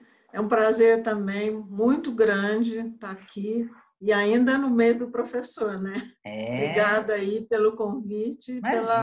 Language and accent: Portuguese; Guaratinguetá, São Paulo, Brazil; eu sou de Guaratinguetá, Vale do Paraíba, e eu fiz a minha faculdade em Lorena